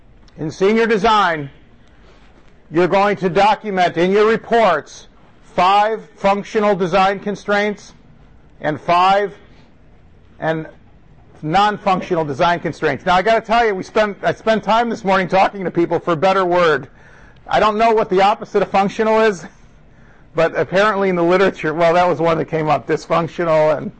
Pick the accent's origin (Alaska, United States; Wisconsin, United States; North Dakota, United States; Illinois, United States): Illinois, United States; Chicago; I come from Chicago, so I kind of follow the news.